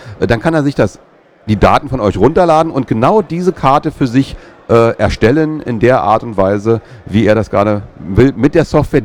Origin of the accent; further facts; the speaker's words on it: Hamburg, Germany; Ich komme aus Hamburg, ist das auch gut bei